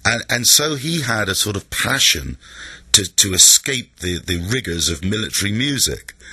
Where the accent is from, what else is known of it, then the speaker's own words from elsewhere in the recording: Bournemouth, South West England, United Kingdom; I grew up together in Bournemouth.